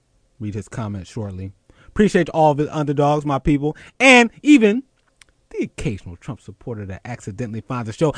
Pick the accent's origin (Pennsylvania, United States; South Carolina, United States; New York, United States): Pennsylvania, United States; Philadelphia; Those listening in Pennsylvania. My home state.